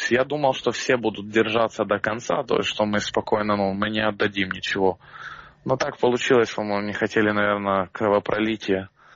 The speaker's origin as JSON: {"language": "Russian", "country": "Ukraine", "said": "У нас одна родина была Украина, то есть мы из России даже не думали."}